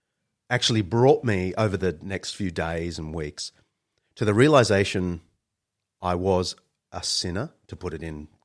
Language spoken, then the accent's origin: English; Sydney, New South Wales, Australia; I grew up in Sydney, classic Aussie household, lived by the beach